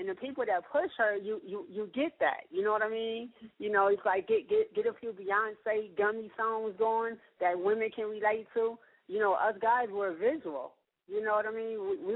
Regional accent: West Coast, United States; You know, I'm from the West Coast.

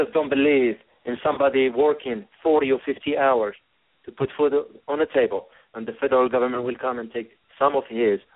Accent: United States; As an American, it wasn't a joke.

